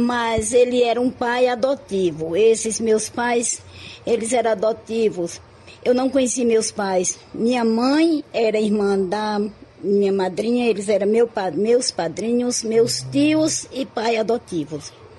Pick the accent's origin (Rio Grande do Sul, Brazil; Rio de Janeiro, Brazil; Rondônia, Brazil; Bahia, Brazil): Bahia, Brazil; Várzea Nova; also born or lived in Largo; Eu sou da região de Mundo Novo. Mundo Novo. Mas eu vivo aqui desde a idade de 6 anos e hoje eu já estou com 70 anos.